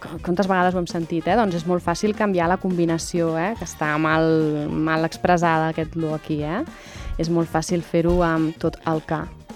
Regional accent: Catalonia, Spain; Ah, doncs jo sóc de l'Occidental.

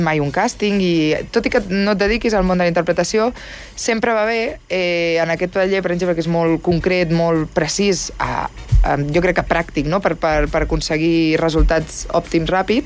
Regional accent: Barcelona, Catalonia, Spain; perquè jo vaig estar treballant a Mallorca i jo soc de Barcelona.

